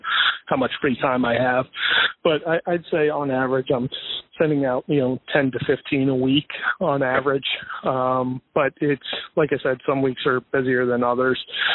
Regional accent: Connecticut, United States; So I grew up in Connecticut. I grew up a Mets fan

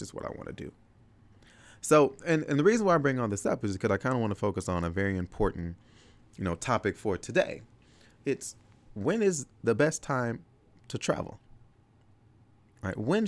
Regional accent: Chicago, Illinois, United States; I'm from Chicago. My business partner is from St. Louis.

